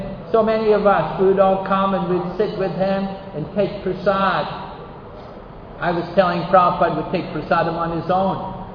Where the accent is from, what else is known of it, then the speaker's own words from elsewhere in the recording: United Kingdom; because I'm British, so it's difficult.